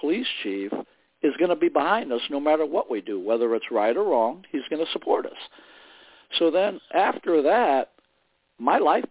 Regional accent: Indiana, United States; also born or lived in Chicago, Illinois; Yes, I was born in Chicago back in the day, and I'm a little bit older now. I'm 71 now. Early on, my mom wanted to live out in the country, so we moved out to Indiana

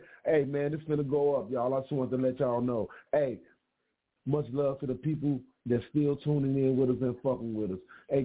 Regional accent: Chicago, Illinois, United States; Boroughs and everything, but I'm from Chirac, but I really love New York, man, with a passion

